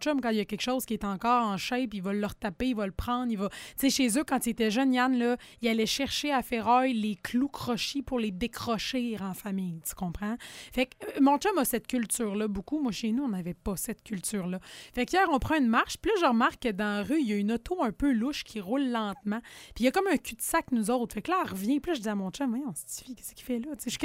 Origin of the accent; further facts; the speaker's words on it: Gatineau, Quebec, Canada; born there; je suis née du côté de Gatineau, mais toute ma famille, là, c'est à Côte-Nord.